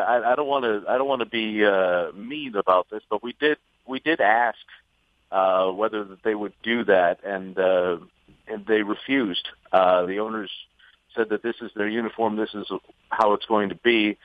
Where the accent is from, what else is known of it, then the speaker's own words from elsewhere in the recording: Baltimore, Maryland, United States; Being born and raised in the Baltimore area, it's always nice to come back and see everybody